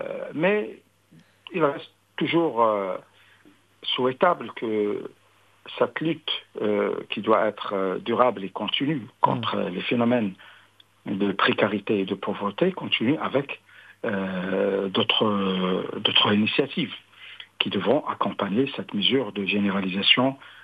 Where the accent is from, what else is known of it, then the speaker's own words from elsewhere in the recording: Morocco; qui tempère les retombées de la pauvreté chez nous au Maroc